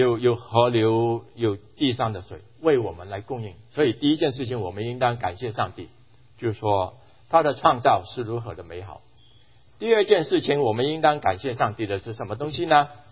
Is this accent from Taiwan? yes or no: no; Hong Kong; 我在香港长大的，所以呢香港人口很多啊